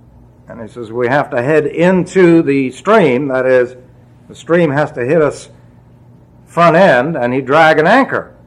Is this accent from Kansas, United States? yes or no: no; New York City, New York, United States; born there; Now, I was born in New York City, and I used to play a game when I was young.